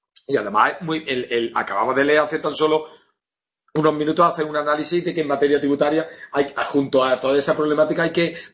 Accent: Andalusia, Spain; digo la Junta de Andalucía porque como buen andaluz se me escapa, ¿no?

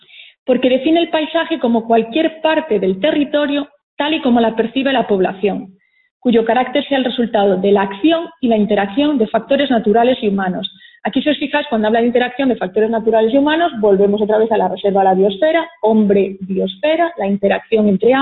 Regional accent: Murias de Rao, Galicia, Spain; soy nacida aquí en El Bierzo, en Bárcena de la Abadía, donde viví de pequeñita, pero después me trasladé a vivir a Murias de Rau, que es un pueblo a escasos 8 kilómetros de Valouta, y bueno, ahí es de donde yo soy, donde me crié y paso todavía la mitad de mi tiempo.

